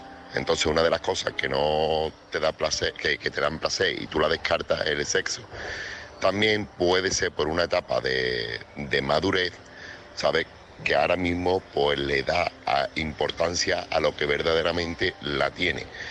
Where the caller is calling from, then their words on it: Seville, Andalusia, Spain; corresponsal de Sevilla.